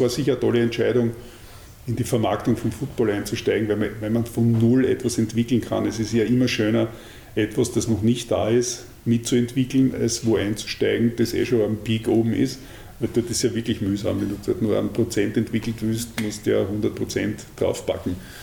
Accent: Austria; weil das natürlich als Österreicher das Vorbild war

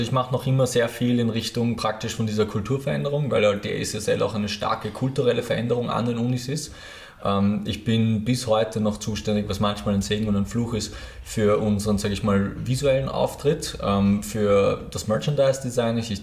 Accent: Lower Austria, Austria; Absolut, ich bin ja selber Niederösterreicher

